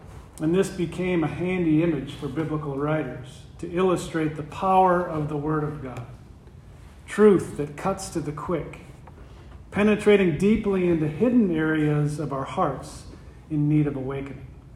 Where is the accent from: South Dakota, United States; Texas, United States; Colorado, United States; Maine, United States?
South Dakota, United States; It reminds me of a time when I was knee-high of a grasshopper growing up in South Dakota, probably 4 or 5 years old.